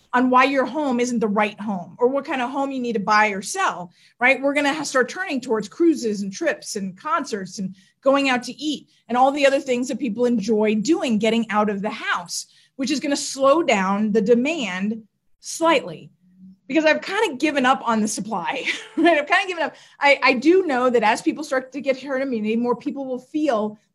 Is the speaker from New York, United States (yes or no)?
yes; New York, United States; I'm from New York. We bought all of our Levi's a size too big every time.